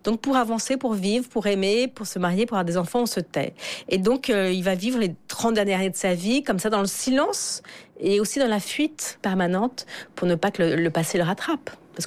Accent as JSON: {"language": "French", "country": "France", "said": "Je suis une petite fille d'immigrée, je ne l'oublierai jamais, je ne l'oublie pas, ça fait partie de ma vie. Mais je ne suis pas coupable, je suis française"}